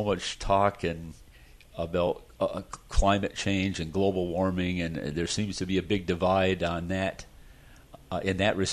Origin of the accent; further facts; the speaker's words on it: New York, United States; the reason I remember that is I grew up in the Adirondacks, and the Hudson River had a nice white water.